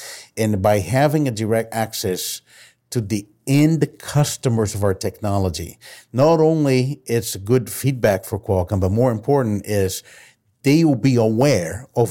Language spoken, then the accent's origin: English; Brazil; English is a second language; Emerging markets, you know, I've been born and raised in Brazil, and the internet developed faster in mobile than the desktop.